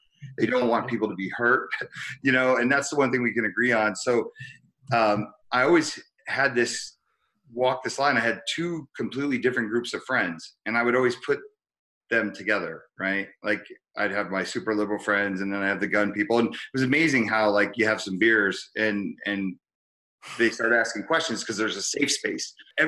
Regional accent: New Jersey, United States; also born or lived in San Francisco; growing up the way I did, growing up in Jersey and growing up in San Francisco, growing up with a single mom, growing up in so many different multicultural neighborhoods

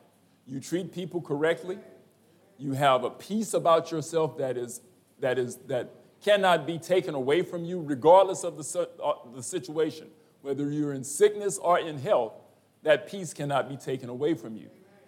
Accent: Lake Charles, Louisiana, United States; now in Baton Rouge, United States; I'm from Lake Charles, born and raised there. Actually, I'm a resident of Baton Rouge now. I've been here longer than I've been there.

